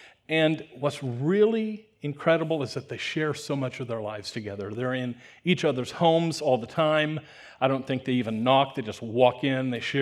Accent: Wichita, Kansas, United States; And it's the kind of neighborhood I grew up in Wichita, Kansas, many years ago.

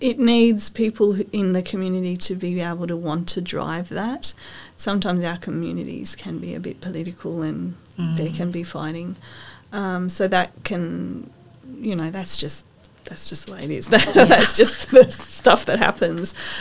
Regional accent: Darwin, Northern Territory, Australia; But, you know, from my memories of growing up in Darwin

